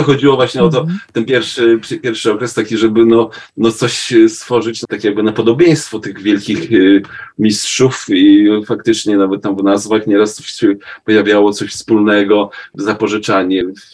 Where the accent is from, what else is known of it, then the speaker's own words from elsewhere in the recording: Warsaw, Masovian Voivodeship, Poland; Ja jestem z Warszawy i tak jakby cały czas Warszawą żyłem